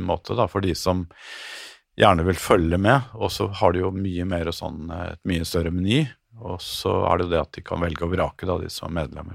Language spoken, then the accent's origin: Norwegian; Oslo, Norway; born there; jeg er født på Grorud